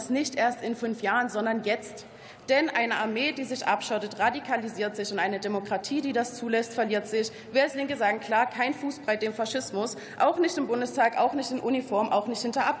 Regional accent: Pirna, Saxony, Germany; Ich komme aus Pirna, aus Sachsen, einer Region, das sagt der Verfassungsschutz, einer Region, in der viele junge Menschen nicht wissen, wohin mit sich.

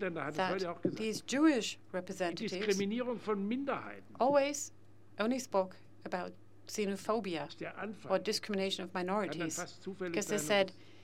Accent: Baden-Württemberg, Germany; I grew up in the Black Forest.

